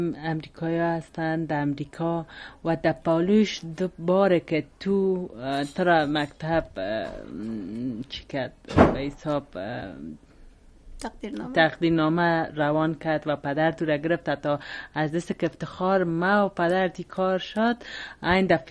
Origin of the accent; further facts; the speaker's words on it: Kabul, Afghanistan; moved away; ما از افغانستان هستم، از پایتخت افغانستان کابل، و تقریبا 9 ماه میشه که اینجا آمدیم.